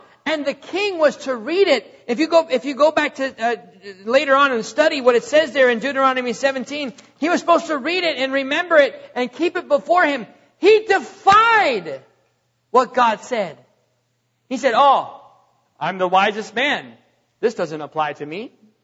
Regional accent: United States; Oh yes, ladies and gentlemen, I'm an American.

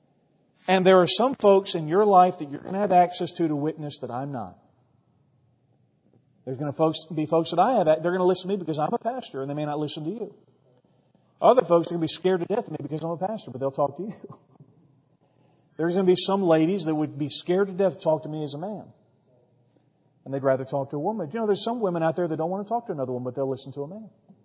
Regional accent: Texas, United States; I thought it was funny when I was in Israel, I was at one of the souvenir shops, and the lady asked me where I was from, I said, I'm from Texas, and she said, where? And being a dummy, I said, in America.

